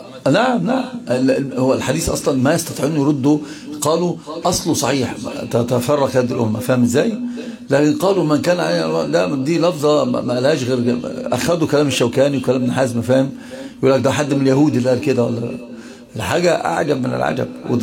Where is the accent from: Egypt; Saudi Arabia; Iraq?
Egypt; Alexandria, Alexandria Governorate; أنت طلع بمنظرين عندنا في اسكندرية